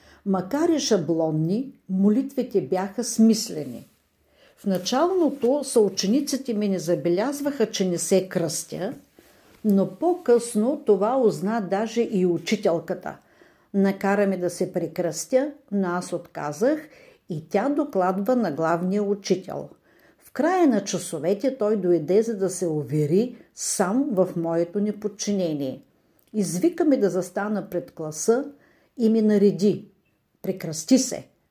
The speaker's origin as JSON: {"language": "Bulgarian", "town": "Strazhitsa", "region": "Veliko Tarnovo Province", "country": "Bulgaria", "tie": "born or raised there", "said": "Когато вестта на Евангелието достигна в Стражица, моето родно място, бях на 7 години. Едно от първите ми впечатления е от месец март 1931 година, когато в реката се кръстиха групи вярващи, сред които бяха и моите родители."}